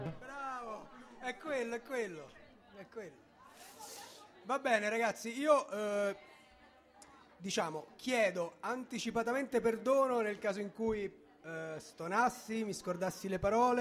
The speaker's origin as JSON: {"language": "Italian", "town": "Rome", "region": "Lazio", "country": "Italy", "said": "io sono a Bombay, vengo da Roma, Torpignattara"}